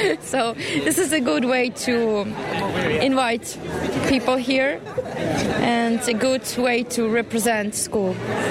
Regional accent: Kyiv, Ukraine; I'm from Kyiv.

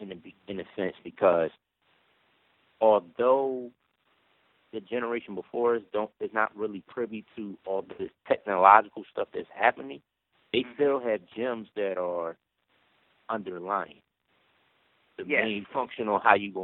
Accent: Philadelphia, Pennsylvania, United States; So when I was younger, growing up in North Philadelphia, I was the tutor in my class when it came to dealing with math.

